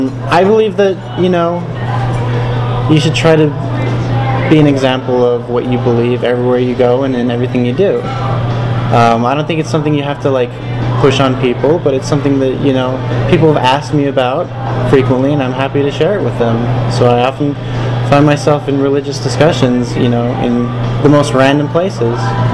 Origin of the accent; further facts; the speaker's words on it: Lakewood, Colorado, United States; moved away as an adult; now in Utah, United States; Yeah, I'm from Lakewood. Oh, Lakewood. Yeah. So I grew up there. I've come to Utah to go to school, and I've been there for the last few years.